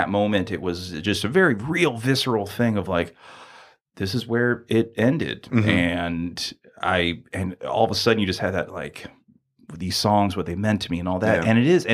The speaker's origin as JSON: {"language": "English", "region": "Florida", "country": "United States", "tie": "born or raised there", "said": "I was very affected by the passing of … Growing up in Florida, I mean"}